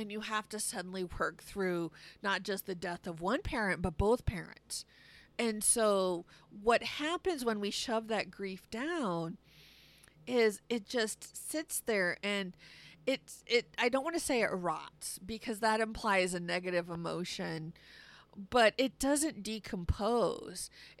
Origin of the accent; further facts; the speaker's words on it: United States; In our Western culture, I'm an American, so I'm speaking from the position of an American employee